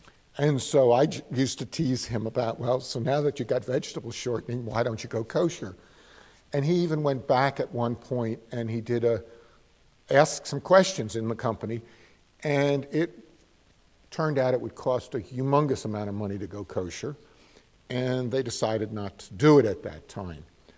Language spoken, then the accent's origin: English; Newark, New Jersey, United States; When I was growing up, and I grew up in Newark, New Jersey, anybody who knows Philip Roth and Portnoy's Complaint, Goodbye Columbus, and all of that, he is a graduate of our high school and writes about our neighborhood.